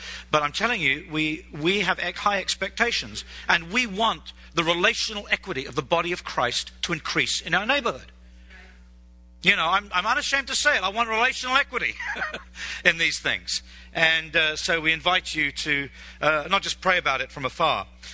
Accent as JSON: {"language": "English", "region": "Scotland", "country": "United Kingdom", "said": "Okay, I'm a Scot."}